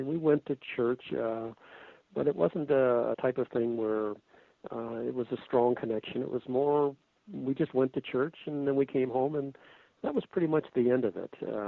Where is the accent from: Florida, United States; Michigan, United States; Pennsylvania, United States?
Michigan, United States; Detroit; I grew up in and lived most of my life in the Detroit, Michigan area.